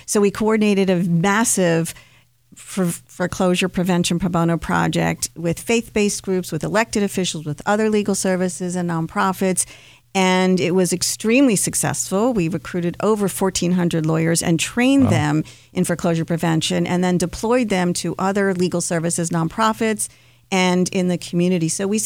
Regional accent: Baltimore, Maryland, United States; I am from Baltimore, born and bred.

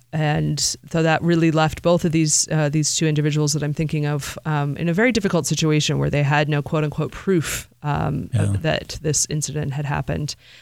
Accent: Massachusetts, United States; also born or lived in Washington, D.C.; now in Baltimore, United States; I grew up in Massachusetts, so I returned home for a few years.

